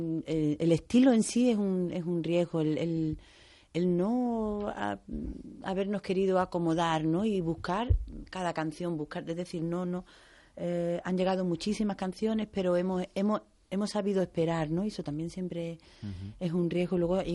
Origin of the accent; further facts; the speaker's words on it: Málaga, Andalusia, Spain; en mi tierra, en Málaga.